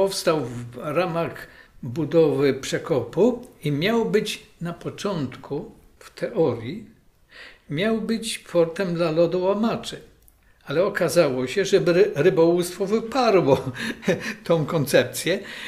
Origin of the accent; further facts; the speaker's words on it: Świbno, Pomeranian Voivodeship, Poland; born there; Urodziłem się w Świbnie, czyli na samym ujściu przekopu Wisły.